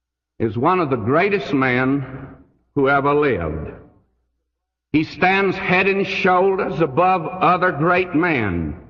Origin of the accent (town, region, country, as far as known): the South, United States